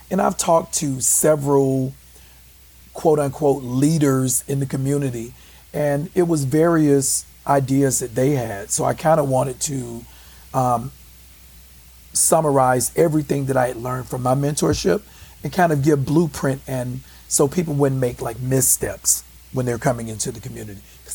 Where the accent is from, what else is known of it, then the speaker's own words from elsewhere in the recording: Atlanta, Georgia, United States; now in London, United Kingdom; I am from Atlanta, Georgia. I spend time as well as in London. I live in London as well.